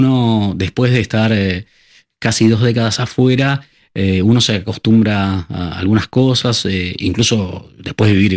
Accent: Argentina; moved away; also born or lived in Madrid / London; Sí, yo salí de Argentina al comienzo del milenio, pasé unos años por Madrid y después tuve la oportunidad de irme a vivir a Londres, donde viví cerca de 15 años.

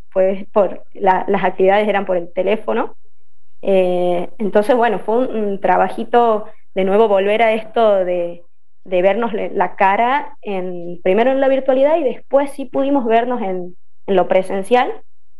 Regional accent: Tucumán, Argentina; de Tucumán, soy profesora de educación física.

